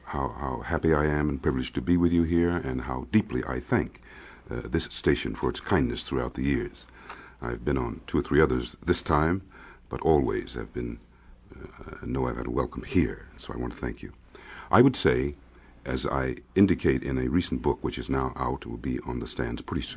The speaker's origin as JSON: {"language": "English", "region": "New Jersey", "country": "United States", "tie": "born or raised there", "said": "I grew up in Jersey in a rather southern atmosphere. And my father was a minister, and I was shaped against that background."}